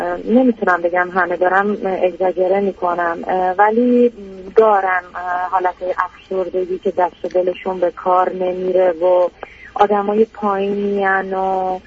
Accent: Iran; now in Europe; من به دلیل اینکه خارج از ایران هستم

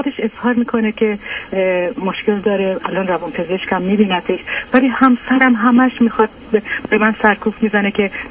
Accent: Iran; now in United States; ما از ایران اومدیم آمریکا

